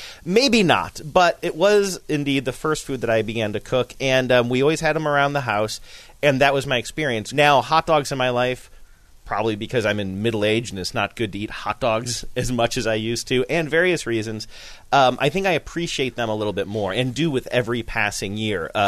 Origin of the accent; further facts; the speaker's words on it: Ohio, United States; I grew up in the Midwest, and so when we bought hot dogs in Ohio, we would go to the grocery store